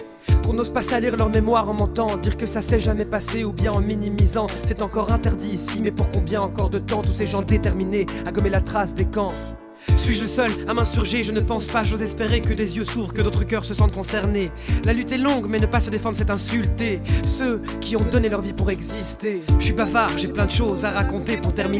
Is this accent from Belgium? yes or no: yes; Belgium; Je suis belge européen et j'ai choisi de m'intégrer, moi.